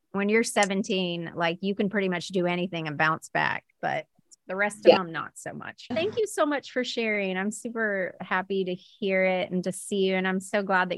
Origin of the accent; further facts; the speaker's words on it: Florida, United States; Like I am from Florida and where I work and where I live now is very Southern.